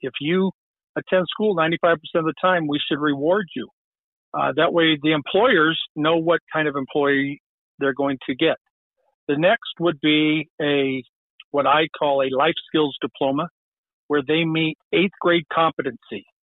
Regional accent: Limon, Colorado, United States; now in Aurora, United States; first of all, I'm a Colorado native, one of those rare entities. I have lived in Aurora since 1975 when I moved from the Eastern Plains, Lyman, Colorado, and have lived in my district, District 41, for about the past 26 years.

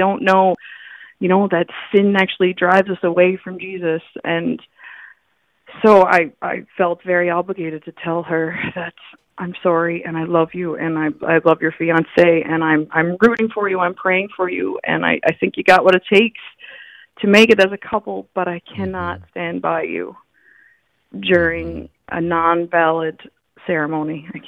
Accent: Newfoundland and Labrador, Canada; I'm from Newfoundland, Canada, actually.

